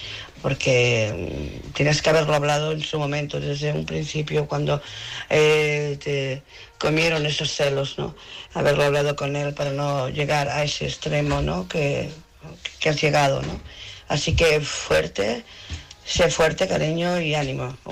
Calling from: Barcelona, Catalonia, Spain; Hola, buenas noches. … de Barcelona.

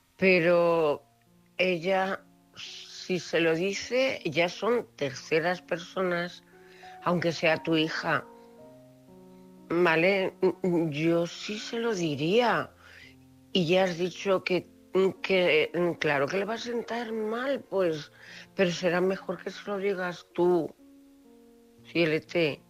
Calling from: Cuenca, Castilla-La Mancha, Spain; corresponsal de Cuenca.

